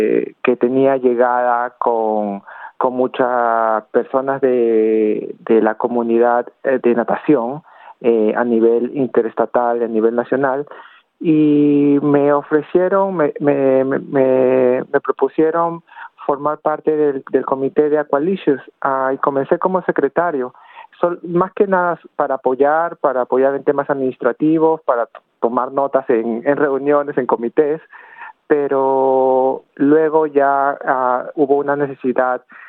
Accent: Peru; now in Australia; yo había nadado anteriormente en mi país de origen, en Perú, pero dejé de nadar competitivamente, y cuando vine aquí a Australia

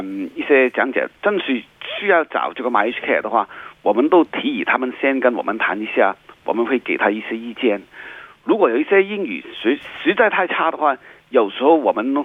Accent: China; 可能我们中国人都觉得具体的事情是家里面的事情

